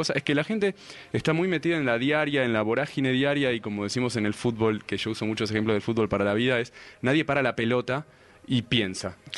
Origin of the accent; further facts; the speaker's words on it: Buenos Aires, Argentina; moved away as an adult; nosotros hace ya un año y dos meses salimos de Argentina, de Buenos Aires, con la idea de conocer el mundo a través de su gente.